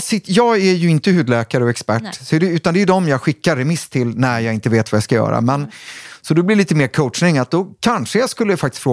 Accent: Sweden; Och där är jag ju som tråkig svensk läkare då

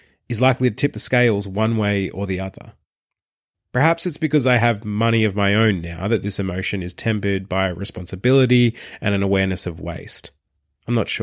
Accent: Traralgon, Victoria, Australia; A now all but non-existent music and DVD chain called Sanity in my hometown of Traralgon.

